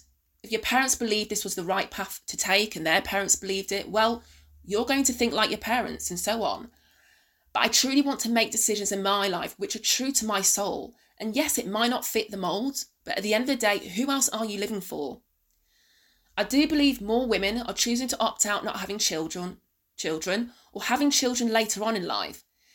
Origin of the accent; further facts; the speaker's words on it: England, United Kingdom; also born or lived in Sierra Leone; My mum, who's from Sierra Leone, moved with my dad when I was only one to have a better life in England.